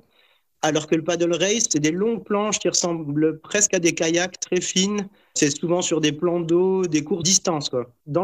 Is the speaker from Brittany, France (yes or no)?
no; Grand Est, France; je suis français de Lorraine, près du Luxembourg.